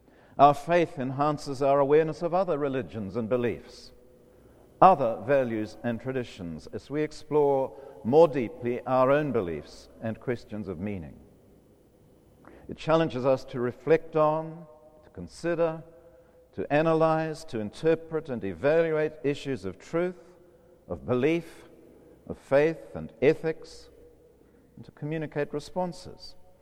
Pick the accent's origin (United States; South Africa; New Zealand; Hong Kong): New Zealand; wondered if I happened to know him because I came from New Zealand